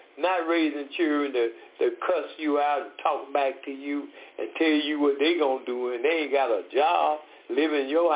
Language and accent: English; Decatur, Georgia, United States; I'm from Decatur, Georgia.